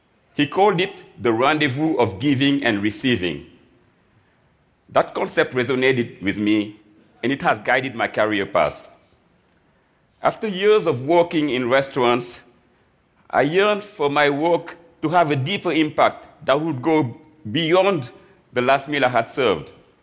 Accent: Dakar, Senegal; now in United States; I was born and raised in Dakar, Senegal. And through a combination of accident and cosmic justice, became a chef in the U.S.

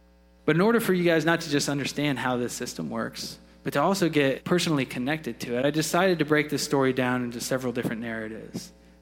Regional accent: Florida, United States; But what is what I loved about growing up in the Sunshine State

